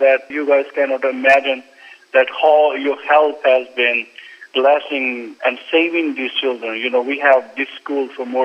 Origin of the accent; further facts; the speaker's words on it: Toba Tek Singh, Punjab, Pakistan; And Tobatek Singh is my hometown.